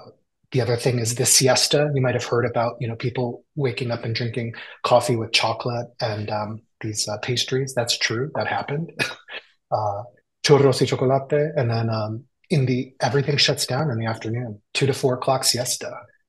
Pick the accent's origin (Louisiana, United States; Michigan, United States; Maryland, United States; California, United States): Michigan, United States; Troy; also born or lived in Detroit; Oh yeah, I was born in Detroit, Michigan, and I grew up in the Midwest. And I went to middle school, high school in Troy, Michigan, and went to University of Michigan in Ann Arbor